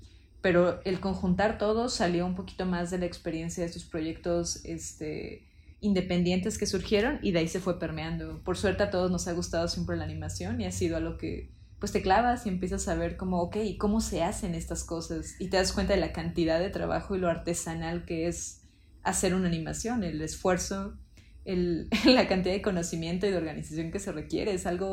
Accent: Mexico; refleja mucho una sensación de lo que como mexicanos vivimos y hemos vivido en nuestra infancia

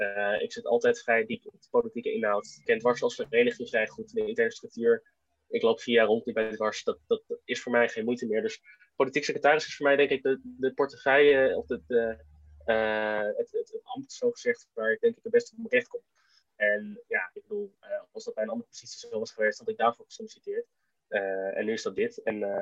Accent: Zeist, Utrecht, Netherlands; now in Utrecht, Netherlands; ik ben 19, sinds enkele weken. Ik kom uit Utrecht, woon daar sinds een jaartje, ik kom uit Zeist.

